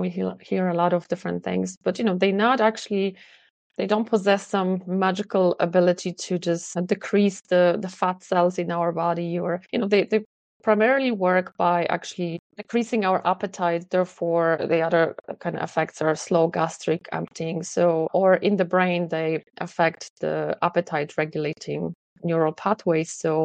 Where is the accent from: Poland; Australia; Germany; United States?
Poland; moved away as an adult; now in Ireland; So I live in Ireland for 20 years, although I'm originally from Poland